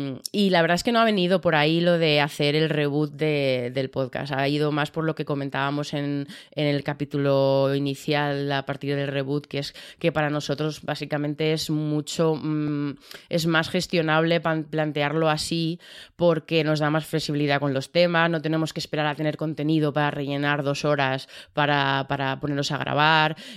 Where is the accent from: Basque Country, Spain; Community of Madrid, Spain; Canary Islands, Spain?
Community of Madrid, Spain; Madrid; de Madrid